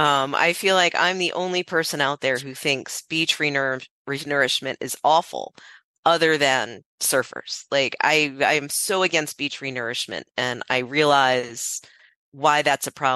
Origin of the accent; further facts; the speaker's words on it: Clearwater, Florida, United States; I grew up in Clearwater, and they opened one at the other end of 60 in Clearwater.